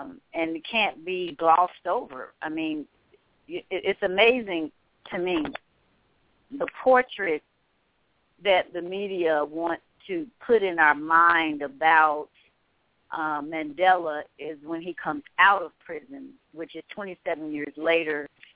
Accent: Midwest, United States; also born or lived in Kansas / Colorado; I'm a Midwesterner, and I've been in Kansas and lived in Colorado

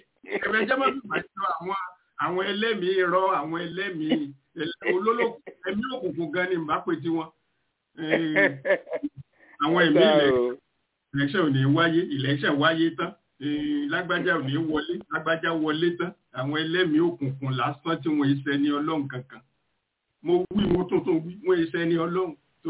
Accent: Ibadan, Oyo, Nigeria; Irú bá a ṣe wà nírú ìlú ìníṣẹ́ ọmọ Ìbàdàn ni mí mo wà nínú ẹgbẹ́ ọmọ Ìbàdàn

